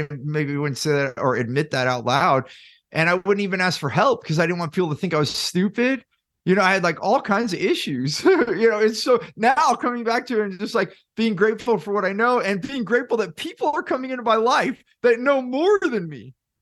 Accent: California, United States; I grew up in Silicon Valley

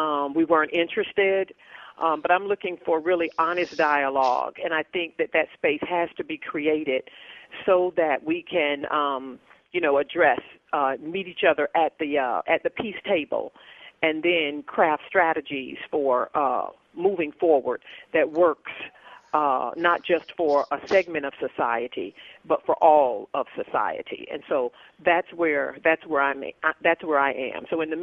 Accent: the South, United States; we have experienced growing up in the South and really around America

